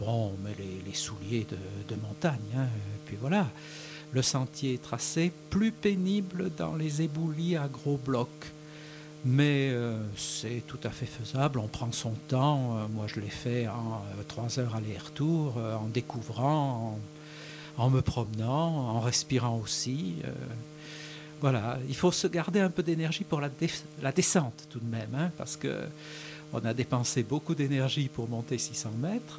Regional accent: Saint-Raphaël, Provence-Alpes-Côte d'Azur, France; Autrement, je viens de Saint-Raphaël, toujours en région Provence-Alpes-Côte d'Azur.

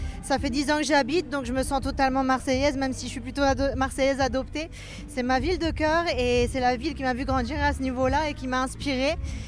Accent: Quito, Pichincha, Ecuador; puisque c'est de là que je viens de Quito, la capitale en Équateur, c'est à 2800 mètres d'altitude

